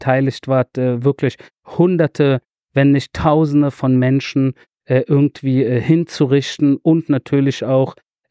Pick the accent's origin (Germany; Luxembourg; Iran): Iran; wo ich persönlich als Iraner, wenn ihr so wollt, bin ich froh, dass er von uns gegangen ist.